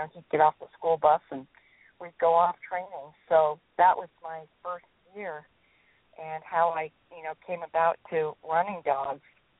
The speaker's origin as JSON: {"language": "English", "region": "Vermont", "country": "United States", "tie": "born or raised there", "lives_now": "Alaska, United States", "said": "I'm from Vermont. I was born, raised and there and lived there for most of my adult life until 2009"}